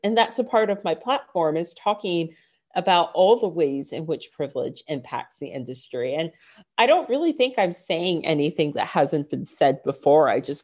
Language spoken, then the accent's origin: English; Virginia, United States; I'm from Virginia. I'm from Northern Virginia, which is super affluent, but I grew up lower middle class.